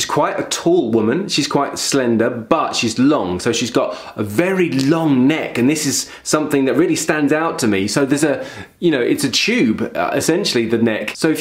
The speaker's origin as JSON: {"language": "English", "region": "England", "country": "United Kingdom", "lives_now": "Finland", "said": "I don't live in America, I don't watch American TV or news. I actually live in Finland, but I'm from England and I've got Irish family"}